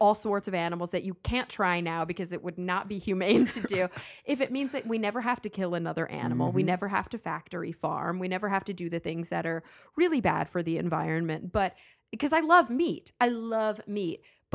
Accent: Texas, United States; I'm a Texan. I'm learning. I eat a lot of meat.

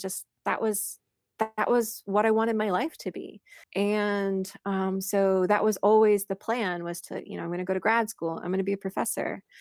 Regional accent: Missouri, United States; born or raised there

